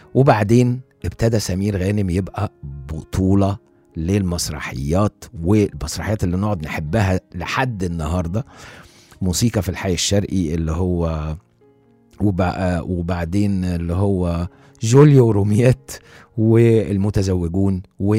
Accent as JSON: {"language": "Arabic", "town": "Alexandria", "region": "Alexandria Governorate", "country": "Egypt", "said": "احنا اسكندرانية بنحب جدا"}